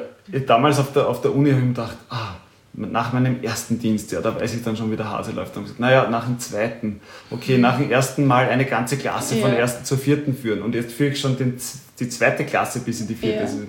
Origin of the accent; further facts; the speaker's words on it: Lower Austria, Austria; Also ich komme ja aus Niederösterreich